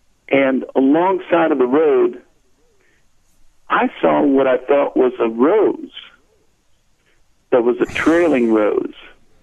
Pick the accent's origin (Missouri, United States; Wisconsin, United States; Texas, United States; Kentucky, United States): Missouri, United States; I'm from Missouri. My parents lived near Farmington, Missouri, you know, kind of close to Rush Limbaugh territory.